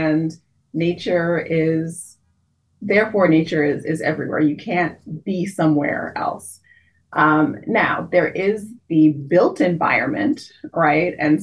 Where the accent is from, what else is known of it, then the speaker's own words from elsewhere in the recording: New York City, New York, United States; So it's part of the blessing of growing up in New York City is having access to a lot of that musical theater and culture and performance.